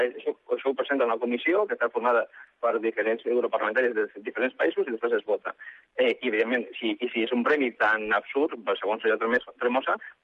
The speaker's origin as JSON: {"language": "Catalan", "region": "Catalonia", "country": "Spain"}